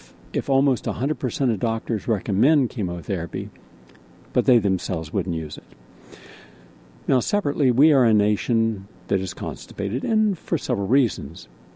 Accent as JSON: {"language": "English", "region": "the South", "country": "United States", "said": "I'm from the South. We love rutabaga down there, and yams, and sweet potatoes, and parsnips, and turnips."}